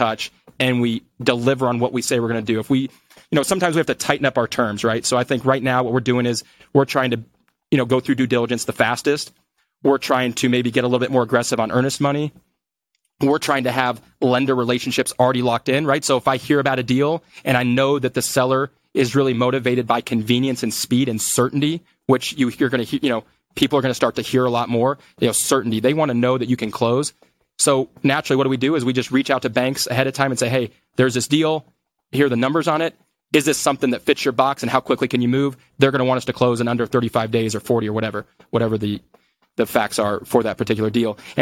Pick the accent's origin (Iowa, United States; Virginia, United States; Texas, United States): Iowa, United States; Des Moines; now in Denver, United States; I grew up in Des Moines, my brother's there, my dad's there, my sister's there, and I live in Denver. I've been here for 16 years now.